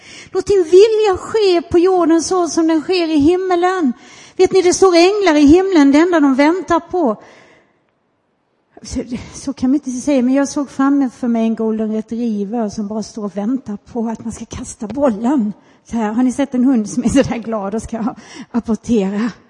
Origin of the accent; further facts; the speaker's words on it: Skåne, Sweden; Jag är ju uppväxt utanför Helsingborg.